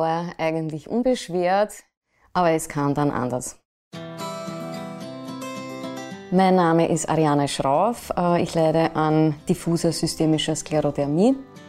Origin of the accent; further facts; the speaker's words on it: Mörbisch, Burgenland, Austria; Ich bin als Nesthäkchen zwischen meinem Bruder und meiner Schwester aufgewachsen in Mörbisch. Das ist am Ufer des Neusiedlersees.